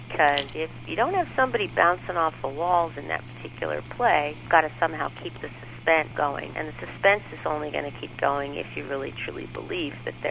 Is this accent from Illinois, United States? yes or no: no; Oakland, California, United States; also born or lived in East Bay; Yeah, I was. I was actually born in Oakland. Lived in Oakland for a few years, and then parents moved to the East Bay. That's where I went until high school.